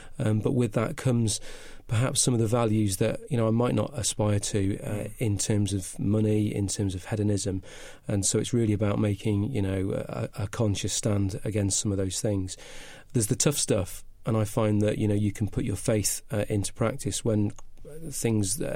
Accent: North West England, United Kingdom; accent: northern; I started off life in Cheshire, actually. That's where my mum and dad are from, so slight northern twang on my accent. But I've been migrating south ever since.

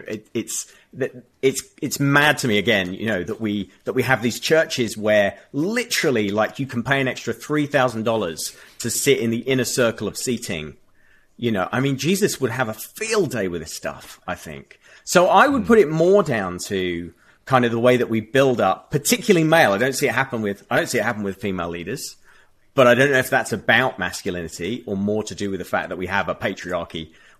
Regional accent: United Kingdom; And then also I acknowledge I'm a Brit.

